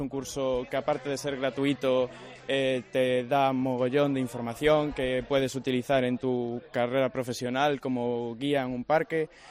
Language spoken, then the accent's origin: Spanish; Villagarcía de Arousa, Galicia, Spain; yo soy de Villagarcía de Arousa, entonces, bueno, allí tenemos Cortegada y durante toda la vida he estado yendo a la playa allí.